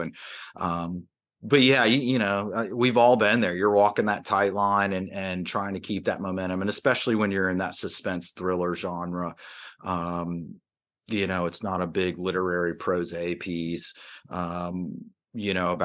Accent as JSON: {"language": "English", "town": "Atlanta", "region": "Georgia", "country": "United States", "tie": "born or raised there", "also_born_or_lived": "New York", "said": "I grew up in the Atlanta area after my family had moved down from New York, and spent my teens and early 20s down in that area."}